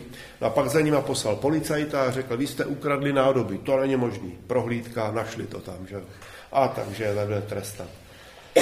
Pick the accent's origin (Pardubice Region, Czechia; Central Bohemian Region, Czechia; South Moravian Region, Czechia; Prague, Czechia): Pardubice Region, Czechia; Litomyšl; born there; já jsem narozený v Litomyšli